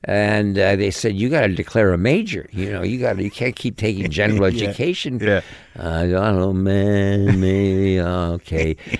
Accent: New York City, New York, United States; also born or lived in Connecticut; So I grew up in New York City.

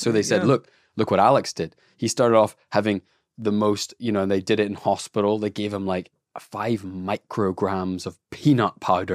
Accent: Melbourne, Victoria, Australia; I'm born and raised in Melbourne. Born and raised.

